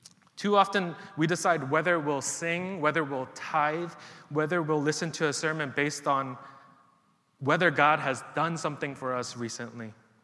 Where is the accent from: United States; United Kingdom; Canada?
United States; New York City, New York; And I grew up in New York City.